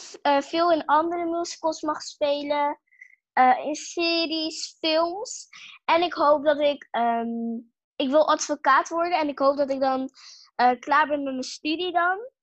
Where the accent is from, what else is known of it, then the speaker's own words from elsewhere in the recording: Netherlands; Ik denk het wel, maar ik kom natuurlijk wel uit Nederland.